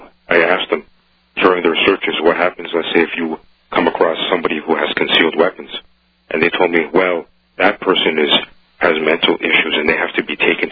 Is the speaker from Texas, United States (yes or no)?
yes; Texas, United States; born there; I'm calling from Canada. I'm on vacation. I was born in Texas.